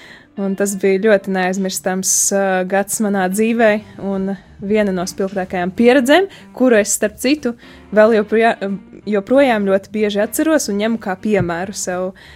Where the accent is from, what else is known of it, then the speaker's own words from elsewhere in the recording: Eglaine, Augšdaugava Municipality, Latvia; To es pavadīju Ilukstas novada Eglainas pagasta strēlniekos, jeb tā ir tāda vieta starp Eglaini un Subati, un tur es pavadīju savu bērnību, savas pusaudžu gadus, tad es mācījos Bebrenes vidusskolā, un tikai pēc tam es nonācu Daugavpilī